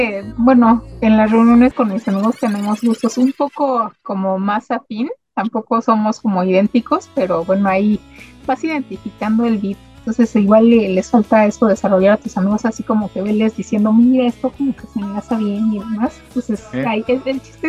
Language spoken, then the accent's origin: Spanish; Cuba; Y sí, soy cubano y todo eso